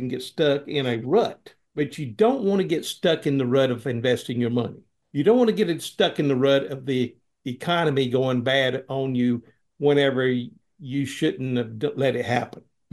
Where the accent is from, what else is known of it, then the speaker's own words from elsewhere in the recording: Sand Mountain, Alabama, United States; All I got to say, I'm from Sand Mountain. I grew up in Sand Mountain.